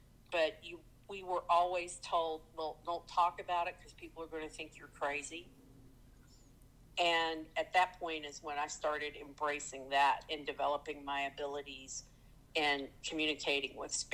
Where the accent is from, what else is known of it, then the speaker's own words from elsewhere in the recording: Appalachia, United States; And, you know, and I'm from Appalachia, and it's a completely different kind of culture